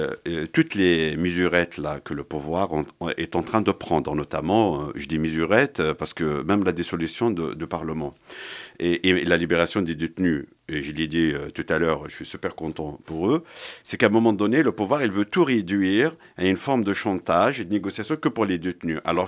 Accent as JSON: {"language": "French", "region": "Kabylie", "country": "Algeria", "tie": "born or raised there", "said": "moi, je suis né en Algérie, j'ai fait mes études en Kabylie"}